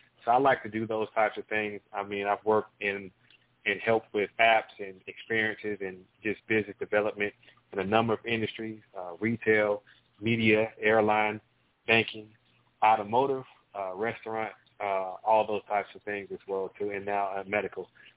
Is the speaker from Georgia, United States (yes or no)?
yes; Atlanta, Georgia, United States; now in Dallas, United States; I'm a Southerner, originally from the southeast Atlanta, Georgia, but I have been in the Dallas-Fort Worth area for the last, 20 years now.